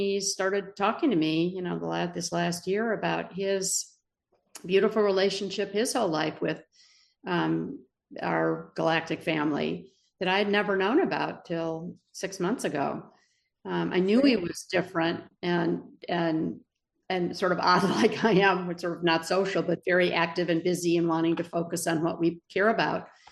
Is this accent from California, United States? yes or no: no; Michigan, United States; also born or lived in Florida; And I grew up on Lake Michigan and in Florida and on the water.